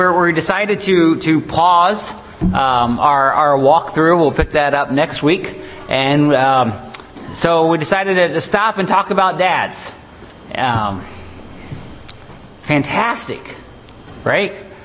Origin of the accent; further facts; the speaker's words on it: Indianapolis, Indiana, United States; Welcome to Indianapolis. I think we're all from Indianapolis.